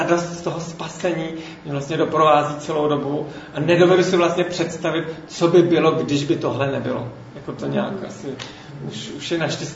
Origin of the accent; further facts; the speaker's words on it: Byšice, Central Bohemian Region, Czechia; To jsou Byšice u Mělníka. Takže tam jsem vyrostl, mám jednu sestru, o 9 let starší, která učí hudebku v Praze.